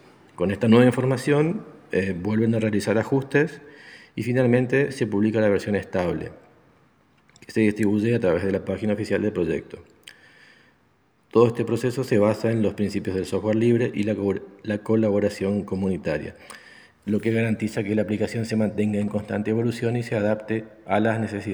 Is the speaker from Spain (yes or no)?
no; Argentina; de Argentina.